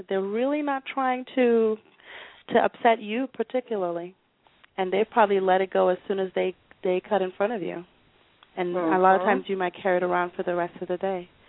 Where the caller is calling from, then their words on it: Atlanta, Georgia, United States; I'm calling from Atlanta.